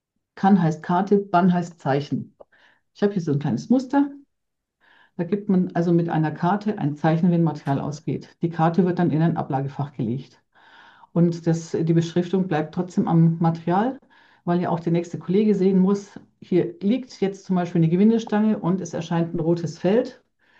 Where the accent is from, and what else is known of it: Buckenhof, Bavaria, Germany; accent: Franconian